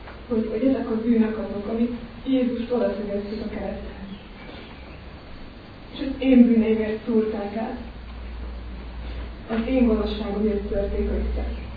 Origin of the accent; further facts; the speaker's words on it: Budaörs, Pest, Hungary; Budaörsön nőttem fel, egy katolikus családban. De én vallásosan neveltek